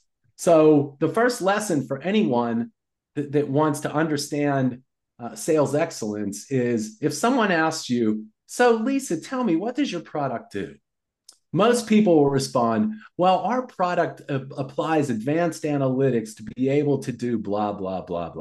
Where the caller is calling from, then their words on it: New Orleans, Louisiana, United States; Metro New Orleans.